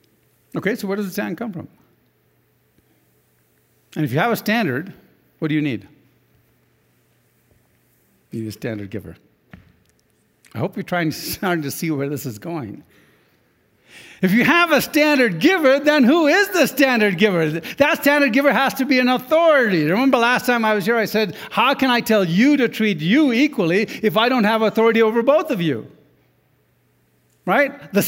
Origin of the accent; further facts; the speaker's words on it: Sudan; But I grew up in Africa, and the Dinka tribe, the average height is 6'7". I'm not tall in Sudan.